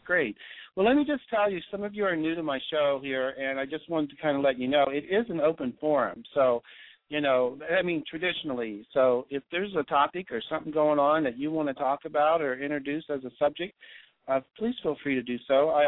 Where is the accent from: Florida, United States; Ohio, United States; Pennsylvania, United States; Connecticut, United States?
Ohio, United States; now in San Francisco, United States; I'm originally from Ohio, but I live in San Francisco for the last 20 years.